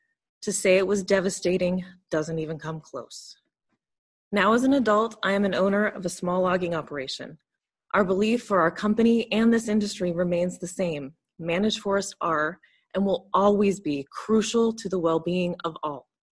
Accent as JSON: {"language": "English", "town": "Mapleton", "region": "Oregon", "country": "United States", "tie": "born or raised there", "said": "I was born in Mapleton, Oregon, a town that epitomizes the very definition of rural Oregon, a town from which slogans like Timber Dollars at Work were designed. My hometown was built, funded, and ran for many years on money generated from the timber industry."}